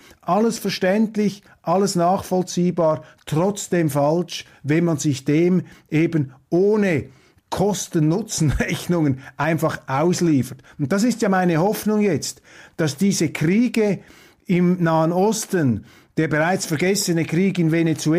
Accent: Switzerland; was mich als Schweizer und … im Speziellen außerordentlich gefreut hat.

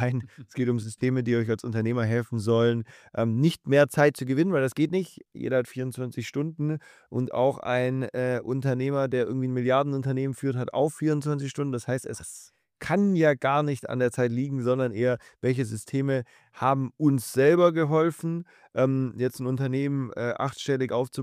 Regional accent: Southern Germany, Germany; ich komme aus Süddeutschland.

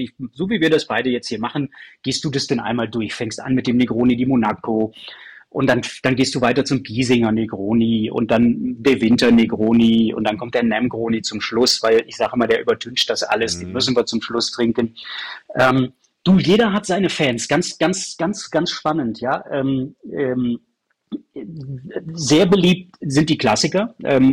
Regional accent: Aachen, North Rhine-Westphalia, Germany; wir sind beide aus Aachen, du hörst, dass ich kein Bayer bin

